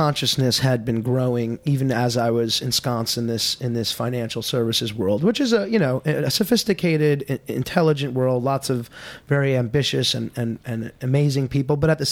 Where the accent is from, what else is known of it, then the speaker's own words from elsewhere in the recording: New York City, New York, United States; also born or lived in New Orleans; I'm from New York City and born and raised in Manhattan. And I went to school down in New Orleans.